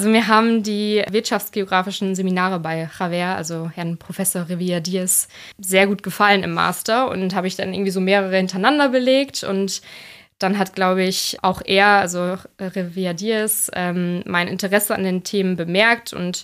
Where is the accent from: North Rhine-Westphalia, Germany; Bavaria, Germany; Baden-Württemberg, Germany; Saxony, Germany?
North Rhine-Westphalia, Germany; Es war nah an meiner Heimat. Ich komme selber aus dem Münsterland.